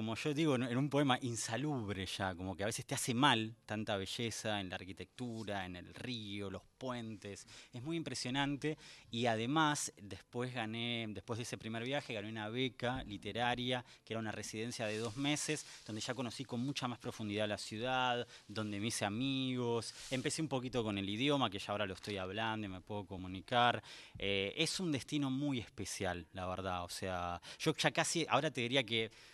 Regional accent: Argentina; Cuando yo digo que soy argentino, es como que realmente noto un interés

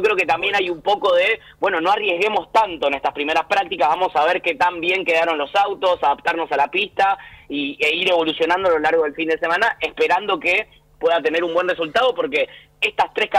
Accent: Argentina

